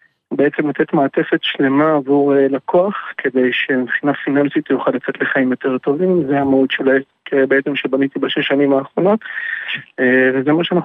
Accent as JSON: {"language": "Hebrew", "town": "Ashdod", "region": "Southern District", "country": "Israel", "lives_now": "Kiryat Gat, Israel", "said": "אני במקור מאשדוד"}